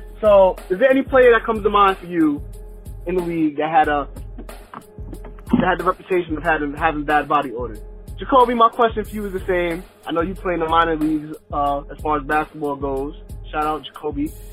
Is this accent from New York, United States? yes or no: yes; New York, United States; longtime listener. I'm from Long Island.